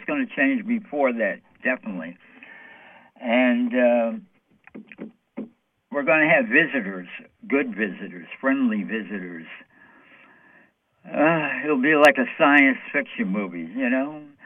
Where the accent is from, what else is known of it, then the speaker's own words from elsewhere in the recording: United States; I'm an American. We all love our Constitution